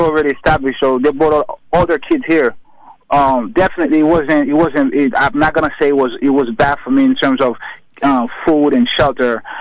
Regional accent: Haiti; English is a second language; moved away; I'm from Haiti, and when I came to this country in the mid-90s, I didn't speak any English.

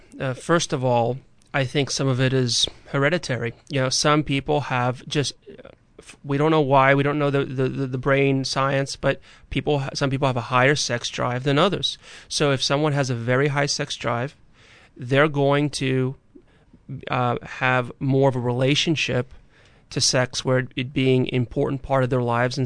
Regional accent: Pennsylvania, United States; now in New York, United States; Well, originally when I came to New York, I'm from Pennsylvania.

